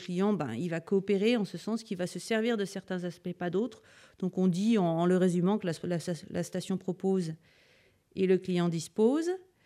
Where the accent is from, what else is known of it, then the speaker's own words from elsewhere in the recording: Paris, Île-de-France, France; je suis originaire de Paris, côté dépaysement, on ne peut pas faire beaucoup mieux, se retrouver devant des massifs tout blancs